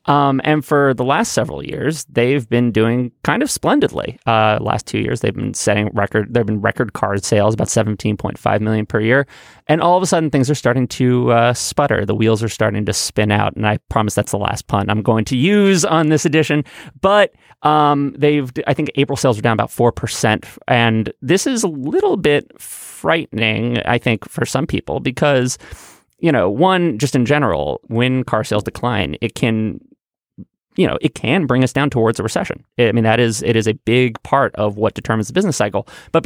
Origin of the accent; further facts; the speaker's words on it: New York City, New York, United States; Even I grew up in Manhattan. I failed my driver's test three times.